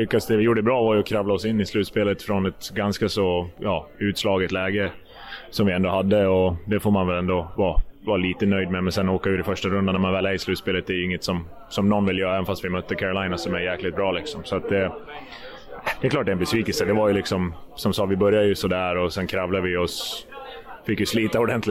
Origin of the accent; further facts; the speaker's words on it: Leksand, Dalarna County, Sweden; Full fart som vanligt när man är hemma i Leksand, men det rullar på.